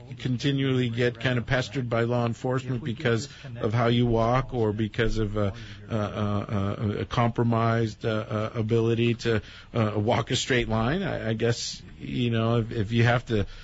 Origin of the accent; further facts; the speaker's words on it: California, United States; and I'm from California.